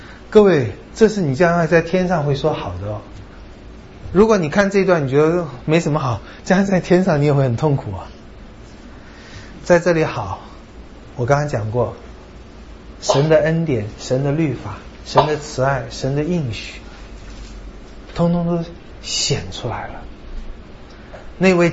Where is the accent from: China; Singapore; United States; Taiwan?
China; 就是我们中国人说人死变鬼是不对的